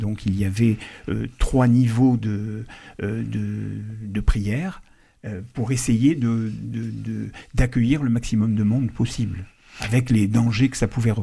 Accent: Constantine, Constantine Province, Algeria; je viens d'une famille traditionnaliste, née en Algérie, dans l'est de l'Algérie, à Constantine, une ville très pittoresque, avec des gorges, des ravins, des ponts, une très jolie ville.

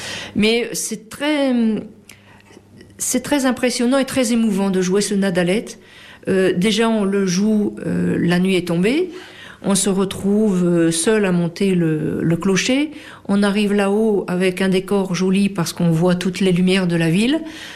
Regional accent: Tourcoing, Hauts-de-France, France; Je suis effectivement de Tourcoing. Donc là-haut, dans le Nord, le carillon fait partie de la vie de tous les jours.

